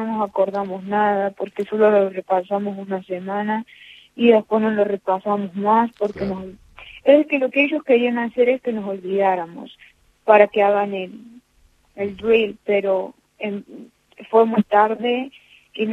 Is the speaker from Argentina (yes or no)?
yes; Córdoba, Argentina; now in United States; No, yo nací en Estados Unidos, pero me crié en Córdoba.